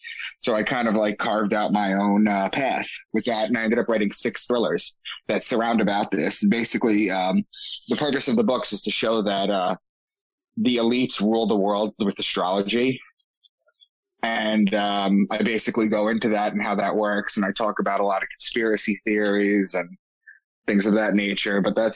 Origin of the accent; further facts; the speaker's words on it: Long Island, New York, United States; also born or lived in Boston; I'm from Long Island, and I live in Long Island again, but I moved to Boston for a job.